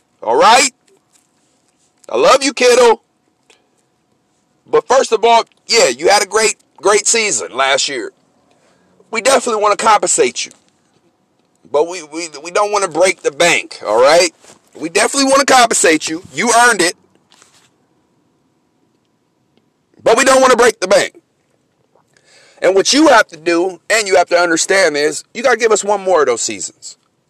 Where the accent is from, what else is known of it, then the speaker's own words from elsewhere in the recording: San Francisco, California, United States; I'm from San Francisco, California.